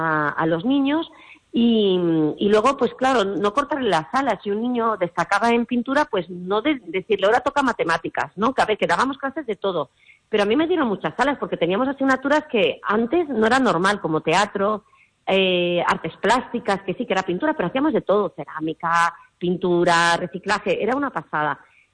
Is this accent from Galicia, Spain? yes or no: yes; Galicia, Spain; en Galicia, digo, que tendría que ser mi tierra natal de referencia